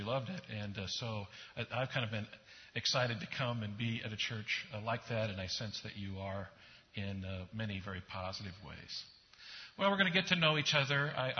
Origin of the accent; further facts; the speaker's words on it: Midwest, United States; also born or lived in Europe / North Carolina; I spent most of my life in the Midwest, even though we spent time in Europe and North Carolina. I was born in the Midwest and kind of raised in the Midwest.